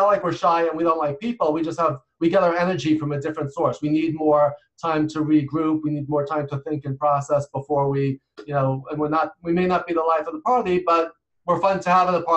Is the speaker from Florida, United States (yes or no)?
no; New York, United States; people never assume I'm an introvert because I'm from New York. I talk loud, I talk fast